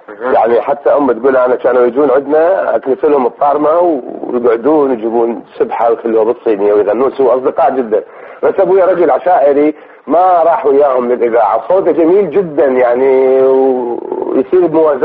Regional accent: Nasiriyah, Dhi Qar, Iraq; also born or lived in Baghdad; أنا من مدينة الناصرية بالذيقار.

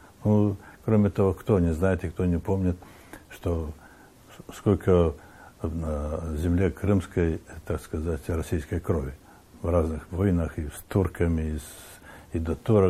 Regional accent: Transnistria, Moldova; Я оттуда, из Приднестровья родом.

